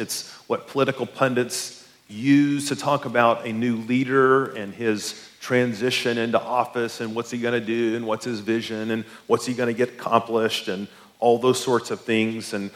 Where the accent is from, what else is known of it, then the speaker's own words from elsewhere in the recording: Chattanooga, Tennessee, United States; And I'm from Chattanooga, and there's a lot of lakes and rivers in Chattanooga, and there's the Chickamauga Dam